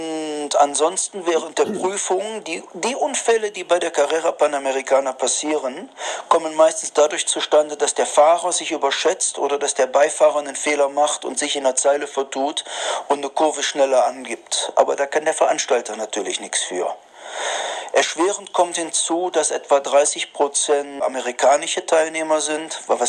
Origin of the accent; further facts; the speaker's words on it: Germany; moved away as an adult; now in Mexico; Man hat mir als Deutscher irgendwo natürlich das Sicherheitsdenken immer eingeimpft.